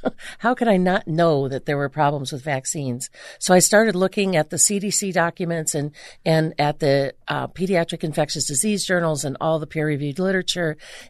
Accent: Cleveland, Ohio, United States; Well, I'm from Cleveland, Ohio. We were just talking about how great Cleveland is.

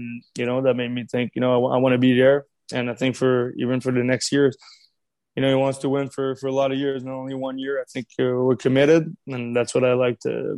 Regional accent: Montreal, Quebec, Canada; I mean, I know I'm from Montreal, so I know how it is.

